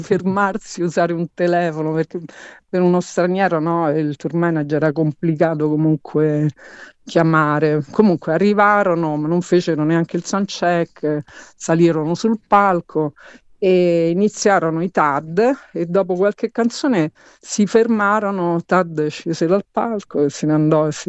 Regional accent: Rome, Lazio, Italy; io, essendo romana

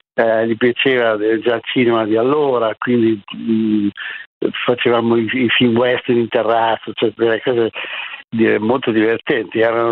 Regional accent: Milan, Lombardy, Italy; also born or lived in Genoa / Crotone; io sono nato di passaggio a San Pier d'Arena, a Genova, poi sono andati a Crotone, a Calabria, seguiva questa impresa, finalmente ci siamo stabilizzati, si è stabilizzata i miei genitori a Milano, io avevo 4 anni, Gianfranco 8.

